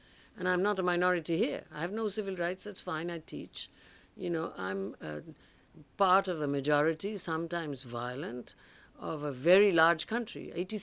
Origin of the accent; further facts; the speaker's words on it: India; I mean, there is a difference between Homi and me because, as I say, I am Indian